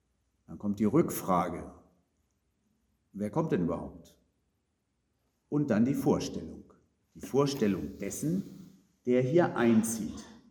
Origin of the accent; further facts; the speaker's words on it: Uelzen, Lower Saxony, Germany; Als ich Kind war, da haben wir diesen Psalm in meiner Heimatgemeinde in Uelzen, ich glaube immer und immer wieder, mit allen Kindern zusammen aufgesagt.